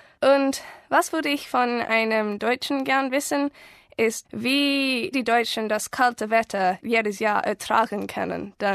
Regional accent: Australia; German is a second language; und ich komme aus Australien. Ich bin 20 Jahre alt

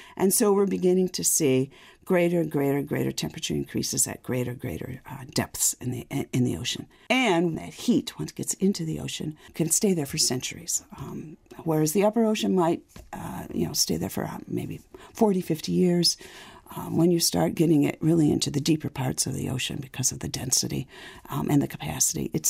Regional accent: Michigan, United States; I grew up in Michigan and spent a lot of my childhood on the Great Lakes.

